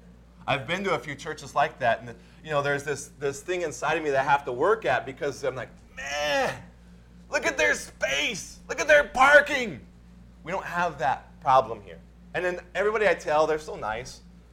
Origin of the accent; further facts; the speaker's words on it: Montana, United States; I grew up in Montana. That's where I grew up.